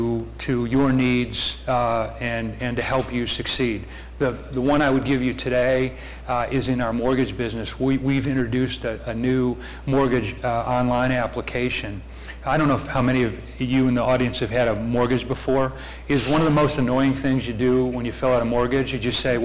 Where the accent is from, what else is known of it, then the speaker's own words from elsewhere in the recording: Michigan, United States; Growing up in Michigan, the thing I learned is you have cycles.